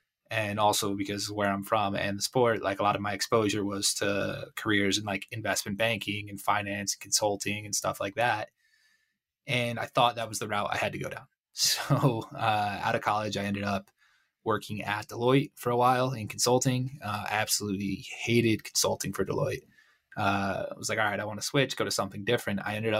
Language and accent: English; Connecticut, United States; So originally I'm from Connecticut, went to school in Philly and Long Island.